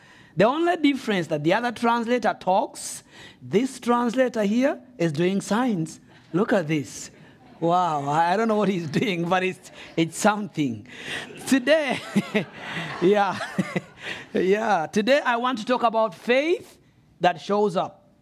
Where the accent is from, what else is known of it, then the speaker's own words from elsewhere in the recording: Rwanda; I'm here from Rwanda, and I came with my brother here.